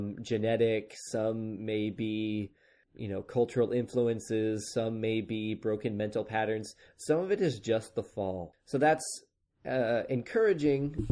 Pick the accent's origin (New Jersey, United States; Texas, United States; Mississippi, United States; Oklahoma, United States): Oklahoma, United States; Chris's temporary sojourn in my home state of Oklahoma.